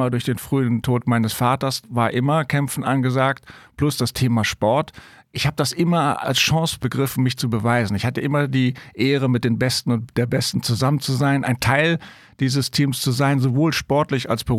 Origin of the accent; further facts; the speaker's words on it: Rhineland, Germany; ich bin Rheinländer